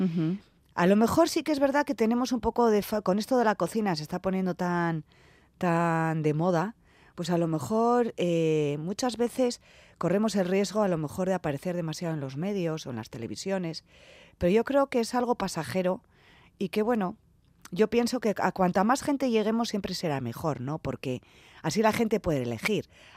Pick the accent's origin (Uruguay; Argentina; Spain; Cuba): Spain; San Sebastián, Basque Country; yo soy de Donosti, con todos los años que estuve fuera, ¿usted de dónde es? De San Sebastián.